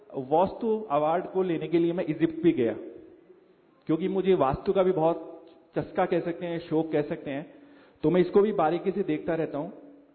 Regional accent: Jaipur, Rajasthan, India; मैं जयपुर का रहने वाला हूं

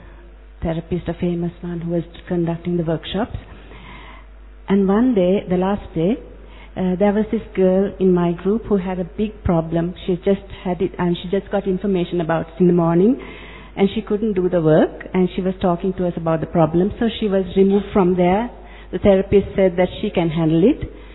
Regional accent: Sri Lanka; from Sri Lanka.

